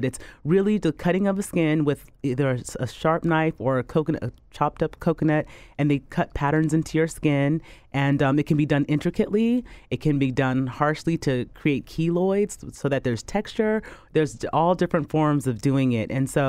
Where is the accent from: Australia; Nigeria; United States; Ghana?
Ghana; born there; So I was born in Ghana, and my mom has a scar on her cheek